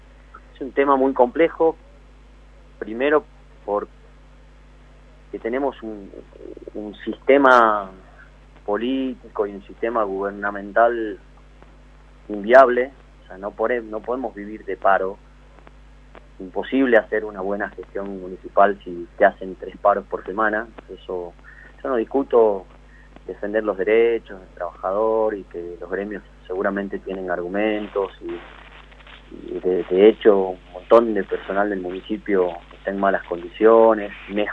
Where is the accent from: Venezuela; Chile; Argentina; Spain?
Argentina; Perico, Jujuy; estamos pareciera como argentinos, como jujeños y periqueños, como condenados a que nos vaya mal